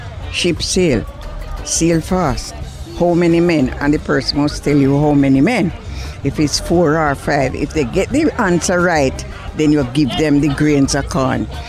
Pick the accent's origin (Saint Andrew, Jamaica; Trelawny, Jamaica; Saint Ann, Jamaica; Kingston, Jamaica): Saint Ann, Jamaica; I'm from St. Anne.